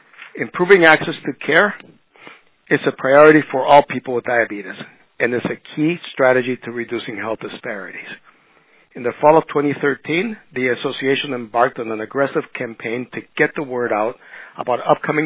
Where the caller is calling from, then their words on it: Minneapolis, Minnesota, United States; and I come to you from Minneapolis, and it's finally above zero.